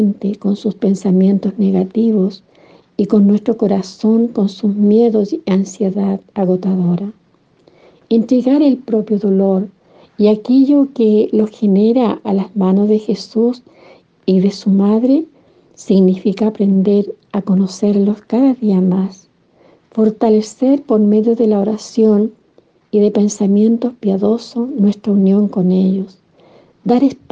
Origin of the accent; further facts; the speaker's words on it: Chile; como chilenos que somos